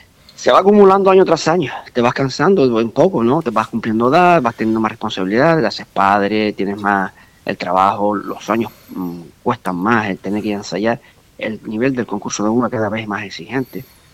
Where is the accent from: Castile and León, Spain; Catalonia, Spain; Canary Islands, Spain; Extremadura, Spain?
Canary Islands, Spain; Agüimes; porque eres la murga que sale fuera y la gente te relaciona con Agüime siempre, pues para nosotros es un orgullo defender el nombre de nuestro pueblo